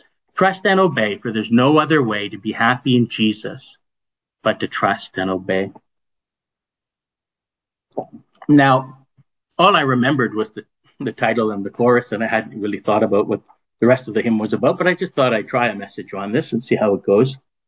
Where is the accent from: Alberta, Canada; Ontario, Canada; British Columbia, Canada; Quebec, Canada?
Ontario, Canada; Toronto; there was a preacher who was speaking at the assembly I grew up in Toronto